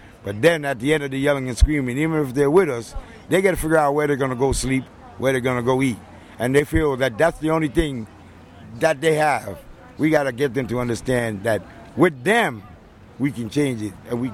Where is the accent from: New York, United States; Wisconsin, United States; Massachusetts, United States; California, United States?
New York, United States; And I'm from the Lower East Side, Thompson Square Park.